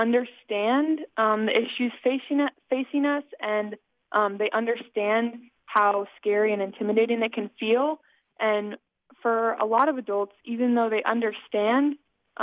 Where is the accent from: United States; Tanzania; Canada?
United States; Santa Rosa, California; I'm from Santa Rosa, California.